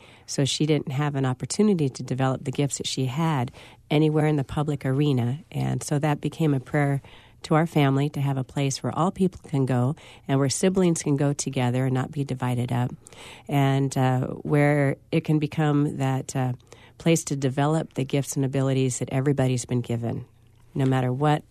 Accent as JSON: {"language": "English", "town": "Fresno", "region": "California", "country": "United States", "tie": "born or raised there", "said": "I'm homegrown. I grew up in the Tower District and attended McLean High School in Fresno State."}